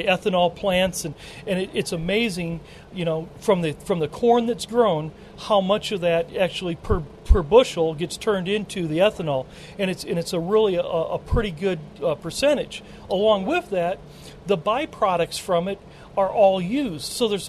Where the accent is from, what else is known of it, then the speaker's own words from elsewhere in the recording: Indiana, United States; I'm an Indiana guy, you know, so I grew up around Indiana corn and Illinois corn and really all the stuff in the Midwest.